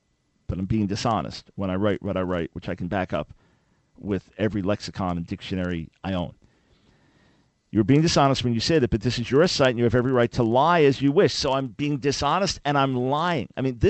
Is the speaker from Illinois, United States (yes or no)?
no; New York, United States; I grew up in Nassau County.